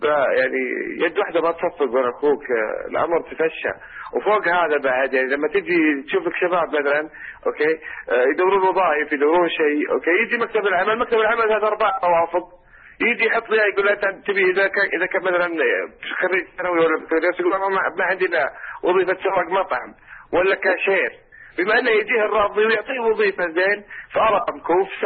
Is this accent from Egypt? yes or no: no; Saudi Arabia; إحنا كمواطنين سعوديين شرفاء